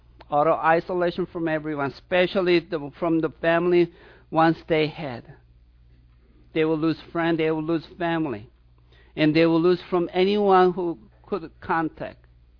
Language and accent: English; South Korea; When I was growing up in South Korea, we had one island known as the Leper's Island.